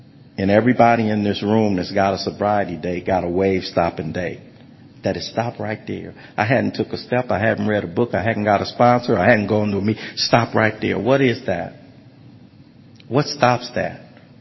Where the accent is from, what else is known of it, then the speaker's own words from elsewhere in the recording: Los Angeles, California, United States; Kid who come from nothing. I come from Watts. Growing up in the 60s